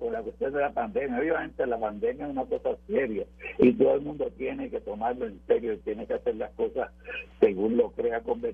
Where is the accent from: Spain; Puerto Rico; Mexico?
Puerto Rico; la Corte Suprema decide que los puertorriqueños somos nacionales americanos, aunque no fuéramos ciudadanos.